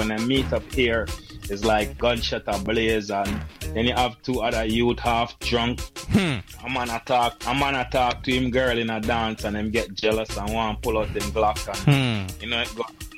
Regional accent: Kingston, Jamaica; also born or lived in Franklin Town; So, you know, we just grew up in the street, the neighborhood, the community. So I was born in South Kingston, Fleet Street, living on Maiden Lane, Smith Lane. Then I moved with my aunt after my parents leave and lived in Franklin Town

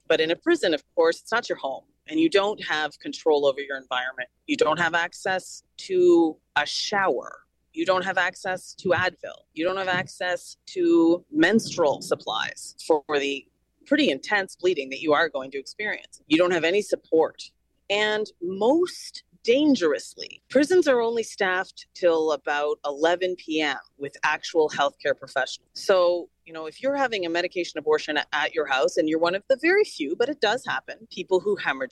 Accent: Fredericton, New Brunswick, Canada; I moved to Fredericton, New Brunswick, which is actually my hometown, to take a job at University of New Brunswick

